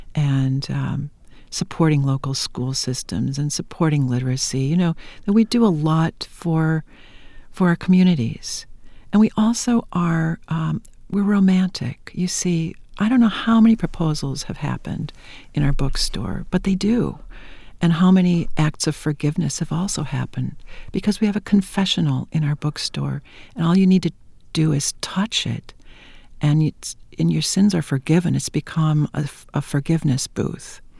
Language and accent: English; North Dakota, United States; also born or lived in Minnesota; I was born in Minnesota, but I grew up in North Dakota. That's where I continually go back to my parents who live there in Wahpeton